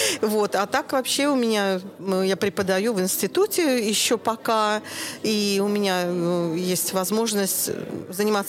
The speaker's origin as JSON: {"language": "Russian", "town": "Narva", "region": "Ida-Viru County", "country": "Estonia", "tie": "born or raised there", "said": "Очень приятно быть в родном городе, потому что это для меня всегда, я как бы возвращаюсь в детство, в свою юность, здесь началась моя дорога в джаз."}